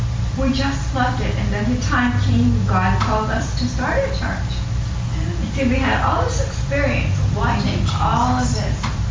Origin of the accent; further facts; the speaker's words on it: Pittsburgh, Pennsylvania, United States; Now, we're from Pittsburgh, we're from the East, so we're very outspoken.